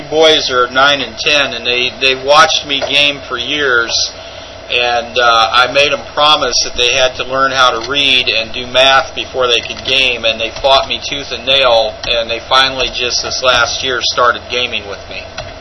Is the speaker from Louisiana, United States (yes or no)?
no; Illinois, United States; now in Indianapolis, United States; I'm from Illinois, but going up to Indianapolis, I found it was a real nice city.